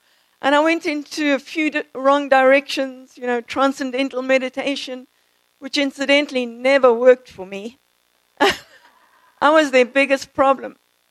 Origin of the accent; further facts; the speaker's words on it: Zimbabwe; also born or lived in South Africa; now in United States; I was born in South Africa, grew up in Rhodesia, which became Zimbabwe. Both my parents are Greek, and I've lived in America for about 22 years